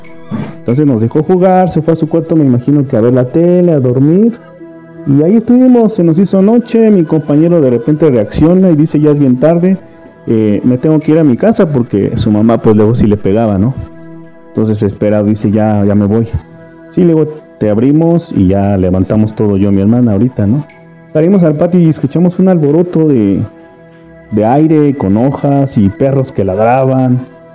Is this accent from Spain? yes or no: no; Mexico City, Mexico; Soy de aquí, de la Ciudad de México.